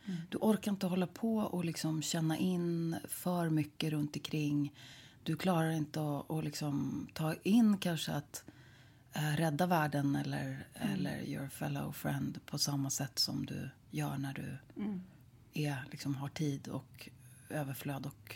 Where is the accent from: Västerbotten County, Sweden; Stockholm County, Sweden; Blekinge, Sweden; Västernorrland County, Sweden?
Stockholm County, Sweden; Så jag kommer liksom från Stockholms skärgård kan man säga.